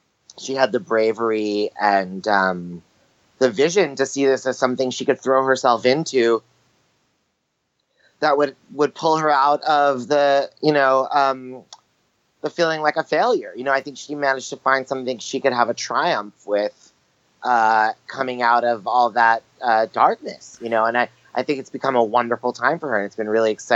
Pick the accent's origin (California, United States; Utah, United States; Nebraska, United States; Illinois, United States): California, United States; Los Angeles; now in New York, United States; Look, I was born in New York and I grew up in L.A.